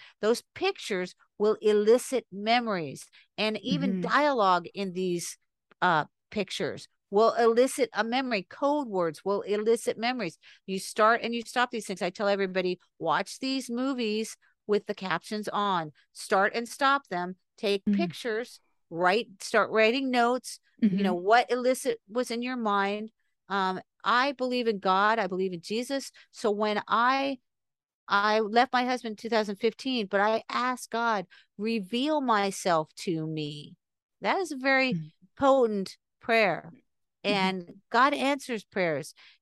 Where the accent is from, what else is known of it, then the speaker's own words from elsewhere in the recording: North Miami Beach, Florida, United States; And I was raised in Ives Estates mm-hmm. for 17 years. I went to Mady Ives Elementary School. I lived off Ives Dairy Road in North Miami Beach off the 95.